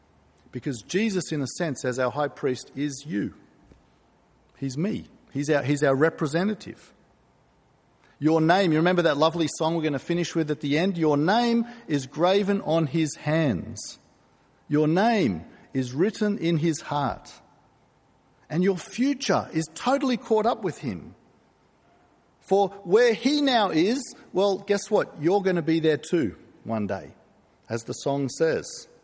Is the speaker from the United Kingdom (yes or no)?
no; Hong Kong; I grew up in Hong Kong, and one of my favourite memories as a child was playing trump cards.